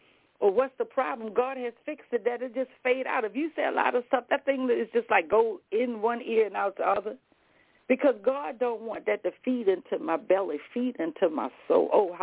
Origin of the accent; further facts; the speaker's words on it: the South, United States; I told you I'm old country girl. I'm from the South.